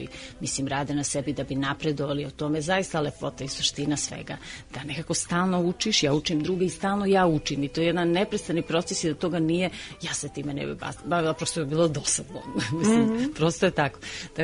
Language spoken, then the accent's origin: Serbian; Valjevo, Šumadija and Western Serbia, Serbia; born or raised there